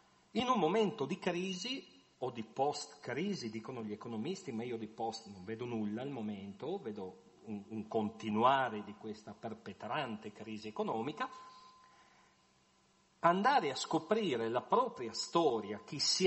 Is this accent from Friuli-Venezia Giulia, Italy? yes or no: yes; Friuli-Venezia Giulia, Italy; Ma sul fatto che siamo friulani di un certo tipo, io direi anche no.